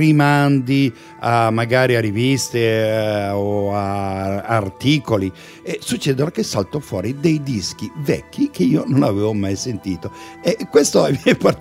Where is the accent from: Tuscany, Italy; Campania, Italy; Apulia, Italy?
Tuscany, Italy; Carrara; born there; Carrara, proprio così, una città alla quale sono molto affezionato, visto che è la mia città natale